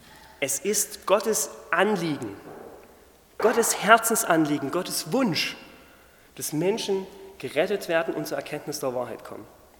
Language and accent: German; Crimmitschau, Saxony, Germany; ich komme aus Grimmitschau